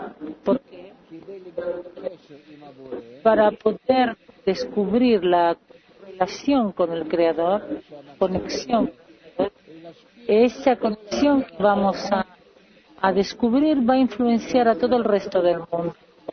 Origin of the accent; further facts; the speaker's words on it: Brazil; de Brasil.